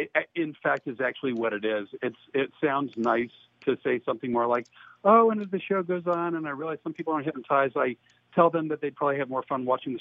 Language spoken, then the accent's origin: English; Phoenix, Arizona, United States; moved away as an adult; now in Louisiana, United States; Hi, let's see, born and raised in Phoenix. I've been divorced 5 times. My fourth ex-wife is a Cajun girl, and for that reason, I moved to Louisiana.